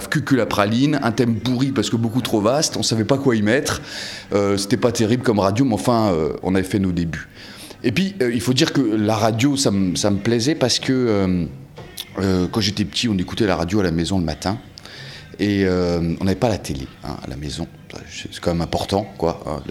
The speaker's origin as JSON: {"language": "French", "region": "East", "country": "France", "said": "parce que je viens de l'Est"}